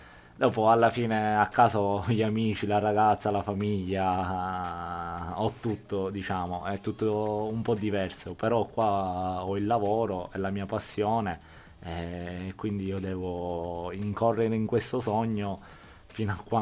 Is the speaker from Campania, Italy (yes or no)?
no; Palermo, Sicily, Italy; amo il Palermo come squadra del mio paese